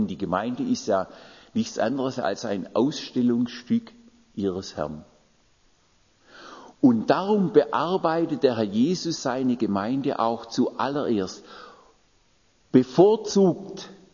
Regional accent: Baden-Württemberg, Germany; das Remstal, das war von meiner Heimat eigentlich nur durch einen Höhenzug getrennt. Also wir sind im Buchenbachtal, dann kommt der Höhenzug, Bucher Höhe heißt es, und dann kommt das Remstal.

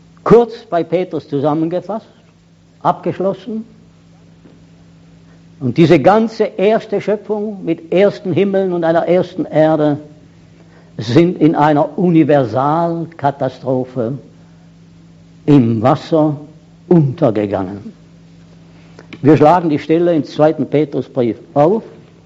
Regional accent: Switzerland; es gibt hier keine Neutralität, auch als Schweizer nicht

